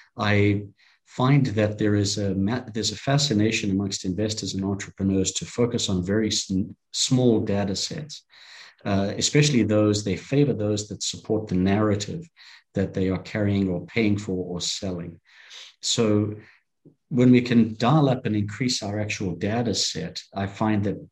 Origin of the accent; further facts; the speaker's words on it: Zimbabwe; I'm originally from Zimbabwe in Africa. I'm a fourth generation African. My family has been there about 120 years. I grew up during a very violent civil war as Rhodesia was becoming Zimbabwe.